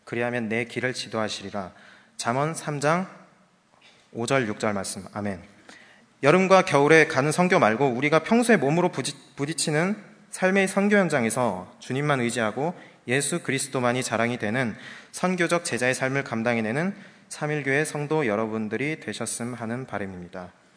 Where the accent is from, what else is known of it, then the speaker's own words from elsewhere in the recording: Jeju, South Korea; 참고로요 저는 제주도 사람입니다.